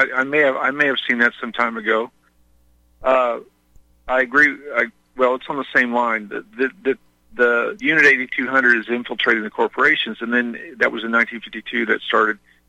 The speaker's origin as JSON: {"language": "English", "region": "Missouri", "country": "United States", "said": "I'm originally from Missouri. I'm originally from the Show Me State."}